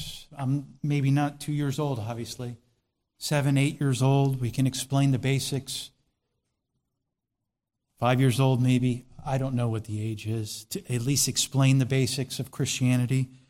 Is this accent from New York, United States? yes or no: no; Florida, United States; Again, as Augustine, because I'm from Florida, so St. Augustine's down there.